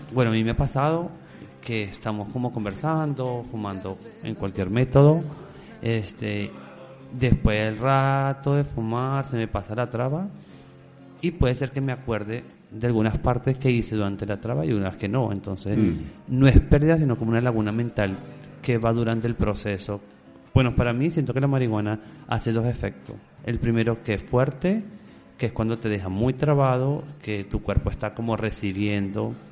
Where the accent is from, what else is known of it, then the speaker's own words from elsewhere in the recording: Venezuela; yo soy venezolano, ¿verdad? Y en Venezuela nunca lo consumía